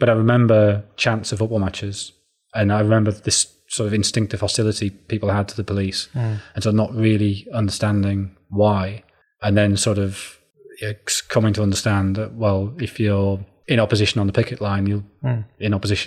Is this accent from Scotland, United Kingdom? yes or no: no; Sunderland, North East England, United Kingdom; I mean, I grew up in Sunderland, so the nearest pit to me had closed in the 60s.